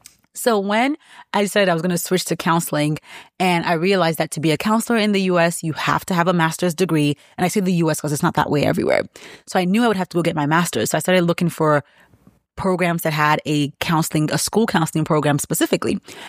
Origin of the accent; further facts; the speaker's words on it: Nigeria; So growing up in Nigeria